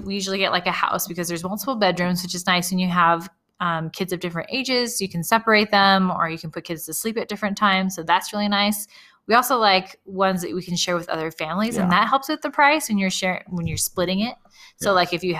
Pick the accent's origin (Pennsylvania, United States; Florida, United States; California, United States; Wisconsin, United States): California, United States; So like I grew up in California, so Disneyland was just a one day thing.